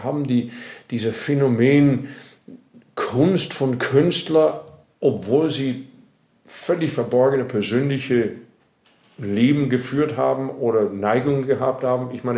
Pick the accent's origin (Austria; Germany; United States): United States; German is a second language; now in Europe; Ich habe so wahnsinnig viel über mich als Amerikaner und meine Herkunft dort und die Geschichte Amerika verstanden, weil ich eben in Europa gewohnt habe oder immer noch wohne.